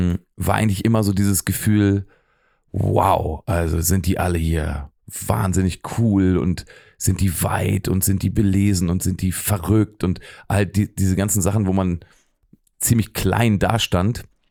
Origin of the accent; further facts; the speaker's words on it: Braunschweig, Lower Saxony, Germany; ich komme aus Braunschweig